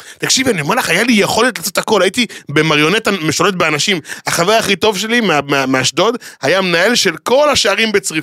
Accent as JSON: {"language": "Hebrew", "town": "Ashdod", "region": "Southern District", "country": "Israel", "said": "כי אני הייתי אשדודי פריבילג."}